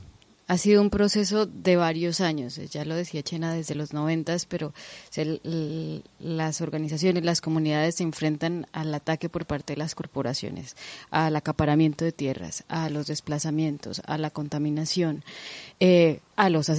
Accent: Colombia; soy colombiana, ya lo dijiste, y hago parte del Transnational Institute, así que estoy entre Colombia y Holanda.

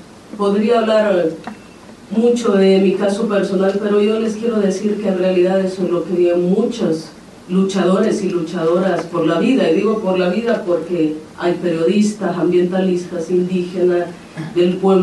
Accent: Honduras; como Lenca, como COPIN, como hondureñas y hondureños que estamos acá

